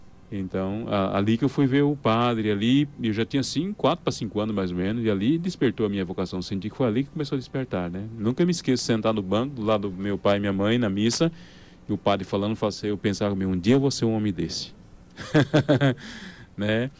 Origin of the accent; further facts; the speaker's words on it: Assis Chateaubriand, Paraná, Brazil; born there; Bom, eu nasci em Assis Chateaubriand, Paraná, perto de Toledo, né, que é a cidade mais referente ali da região. Nasci no ano de 64